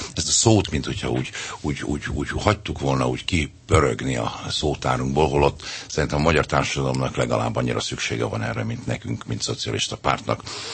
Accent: Budapest, Hungary; én a 13. kerületben nőttem föl, mindenféle értelemben, emberként és gyerekként és politikailag is mindenféle. Tehát nekem nagyon erősek a 13. kerületi kötődéseim.

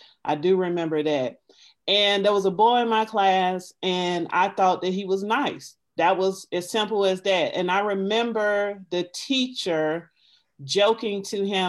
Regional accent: Georgia, United States; now in Atlanta, United States; I'm from the East Coast. I live in Metro Atlanta, but I'm from South Georgia.

